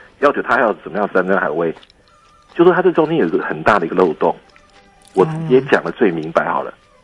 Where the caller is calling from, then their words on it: Keelung, Taiwan; 我从基隆打来的。